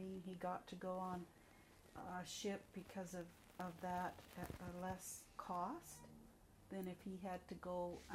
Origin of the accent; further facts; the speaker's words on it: Bushey Heath, East of England, United Kingdom; born there; I was born in Bushy Heath, Watford, Hertfordshire, in London.